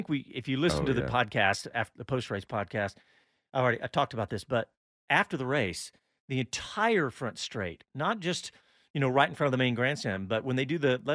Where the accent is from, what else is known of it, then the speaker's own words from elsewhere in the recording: Austin, Texas, United States; I said, I'm from Austin and I think it's amazing.